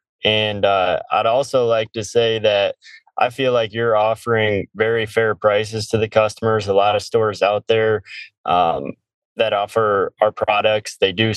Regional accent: Michigan, United States; You know, I come from Michigan, where we've had a cannabis program, I believe, since 2008.

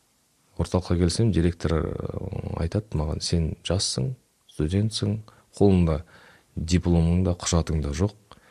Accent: Shalkar, Aktobe Region, Kazakhstan; moved away as an adult; also born or lived in Astana; now in East Kazakhstan Region, Kazakhstan; Туып өскен жерім сол Ақтөбе облысы Шалқар қаласы. Кейін Ақтөбеде мектепке барып, мектеп бітіріп Астанаға университетке түстік. 2006-дан 2022-ге дейін өміріміз Астанада өтті.

